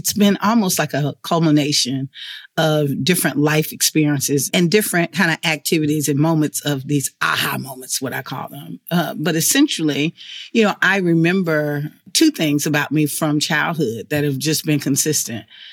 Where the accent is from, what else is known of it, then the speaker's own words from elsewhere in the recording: Alabama, United States; I knew that growing up in Alabama, I knew that for some reason, on one side of the railroad tracks, the homes looked a certain kind of way.